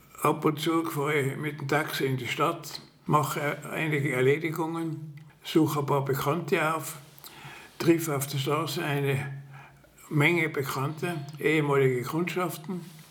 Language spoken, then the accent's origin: German; Innsbruck, Tyrol, Austria; Außer Reisen, nie von Innsbruck weggegangen.